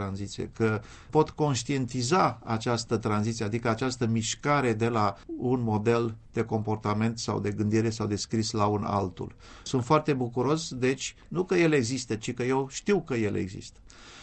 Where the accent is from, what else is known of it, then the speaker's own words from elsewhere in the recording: Romania; moved away; fie că scriam în olandeză, în engleză sau în franceză, sau vorbeam aceste limbi, eu le făceam tot ca un român